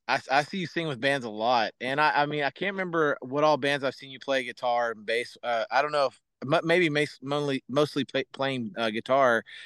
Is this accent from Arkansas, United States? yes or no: yes; Little Rock, Arkansas, United States; So we are from Little Rock, Arkansas.